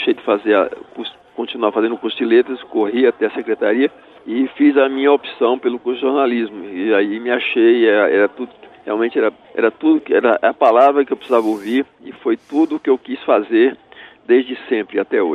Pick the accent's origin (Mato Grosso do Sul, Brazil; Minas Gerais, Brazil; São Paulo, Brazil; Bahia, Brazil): Bahia, Brazil; Barreiras; born there; vem do interior da Bahia, lá de Barreiras, onde eu nasci